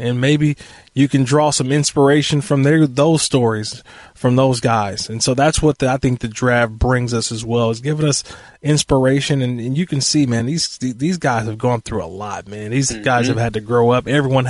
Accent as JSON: {"language": "English", "town": "Oakland", "region": "California", "country": "United States", "said": "Or, you know, when people look at me and say, oh, where are you from? I'm from Oakland. Oh, you must be a Raider fan."}